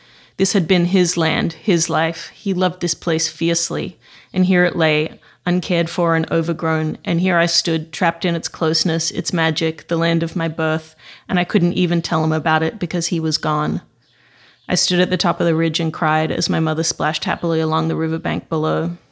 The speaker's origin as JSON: {"language": "English", "town": "Club Terrace", "region": "Victoria", "country": "Australia", "tie": "born there", "said": "I was born in Club Terrace, Victoria, I said."}